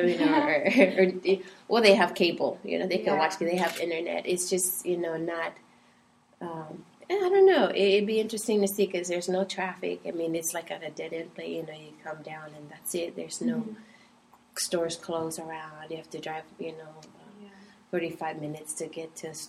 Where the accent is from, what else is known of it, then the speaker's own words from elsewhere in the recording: Palau; accent: Palauan; Sometimes I mix Palawan and English, you know, or I have my Palawan accent.